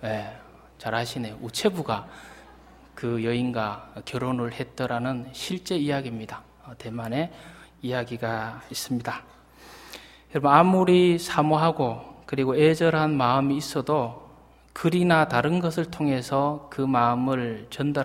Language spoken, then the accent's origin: Korean; Cheongsong, North Gyeongsang, South Korea; 제 고향에 가면 청송교도소가 있습니다.